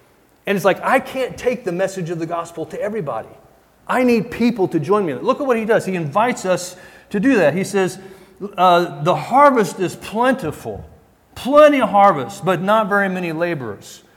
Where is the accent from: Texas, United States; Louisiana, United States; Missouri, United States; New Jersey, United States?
Missouri, United States; Springfield; also born or lived in Fort Scott, Kansas; I grew up in Springfield, Missouri, down in Southwest Missouri. Been in Missouri most of my life. I had a little 9-year hiatus in Fort Scott, Kansas, which is almost Missouri.